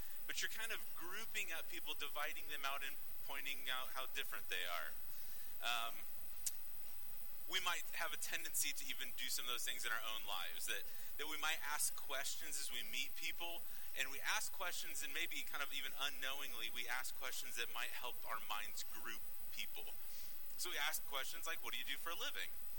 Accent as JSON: {"language": "English", "region": "Nebraska", "country": "United States", "tie": "born or raised there", "said": "Nebraska, the good life. And we're like, yeah. I grew up 8 miles from Colorado"}